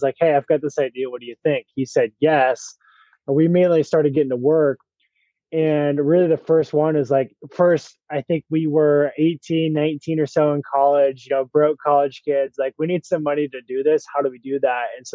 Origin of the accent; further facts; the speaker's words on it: Iowa, United States; And so born and raised in Iowa, we started the business in Iowa.